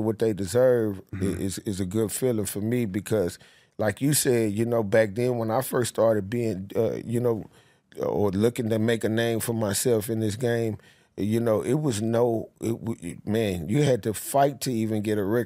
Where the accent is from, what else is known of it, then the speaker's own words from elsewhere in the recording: Nashville, Tennessee, United States; I'm in a room full of people from all over the place or whatever, and I say I'm from Nashville, and at that time, you know, we wasn't as big of a city where we are now.